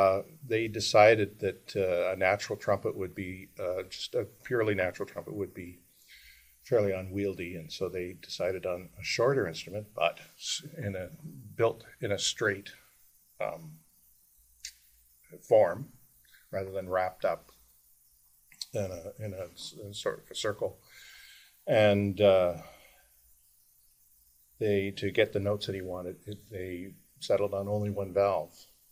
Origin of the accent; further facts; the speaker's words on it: Prince Edward Island, Canada; I grew up in on Prince Edward Island, and I played in a local marching band